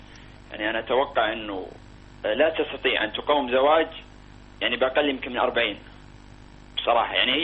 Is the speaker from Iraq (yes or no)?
no; Palestine; يعني أنا كفلسطيني أتكلم برضو